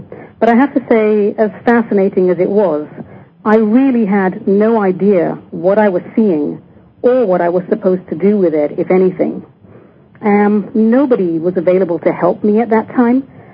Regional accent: London, United Kingdom; I guess I was about 4 years old in London. I grew up in London, England. And I have a very vivid memory of being in my back garden there in suburban London

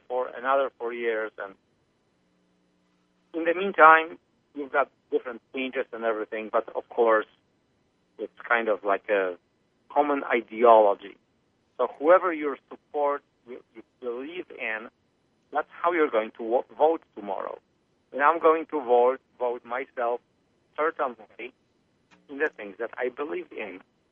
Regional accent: Poland; now in United States; I mean, I remember growing up in Poland when you've got all these countries kind of next to each other.

